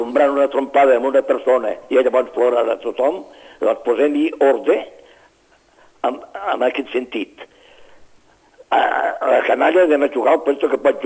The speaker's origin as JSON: {"language": "Catalan", "region": "Catalonia", "country": "Spain", "said": "I jo vull que la meva comarca, perquè és un nom molt bonic, Priorat"}